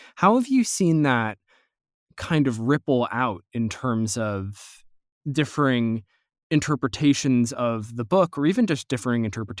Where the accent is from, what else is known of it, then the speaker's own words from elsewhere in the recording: United States; but as an American, as a damn Yankee, I am 100% pro Quincy Morris.